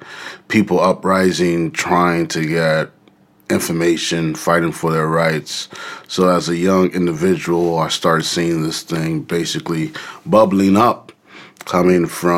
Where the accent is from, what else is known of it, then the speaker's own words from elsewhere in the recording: United States; born there; he let me know that I was from Africa, though I was born in the States